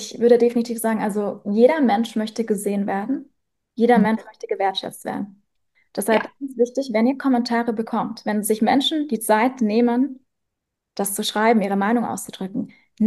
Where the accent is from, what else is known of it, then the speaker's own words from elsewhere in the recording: Germany; now in Vienna, Austria; Ich bin aus Deutschland, aber ich wohne inzwischen in Wien